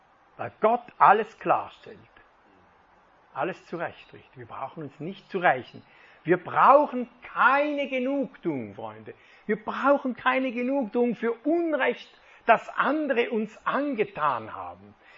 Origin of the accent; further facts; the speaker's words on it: Switzerland; Ich bin kein richtiger Schweizer. Ich habe italienisches Blut wahrscheinlich. Süditalienisches